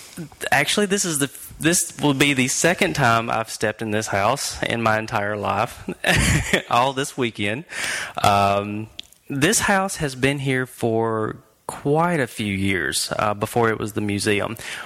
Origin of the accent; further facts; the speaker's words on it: Grove Hill, Alabama, United States; I am in my hometown of Grove Hill, Alabama this weekend